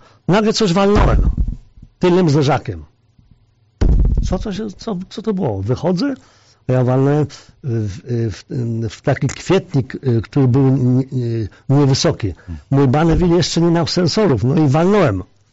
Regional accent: Inowrocław, Kuyavian-Pomeranian Voivodeship, Poland; w mieście moim rodzinnym, tam gdzie się urodziłem, też w Inowrocławiu.

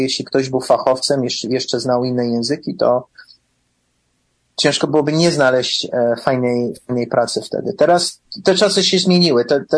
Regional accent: Chicago, Illinois, United States; wychowałem się w polskim domu, chodziłem do polskiej szkoły sobotniej przez 8 lat w Chicago, znałem ten język, nie tak dobrze jak dzisiaj, ale znałem, potrafiłem czytać, mówić i pisać po polsku

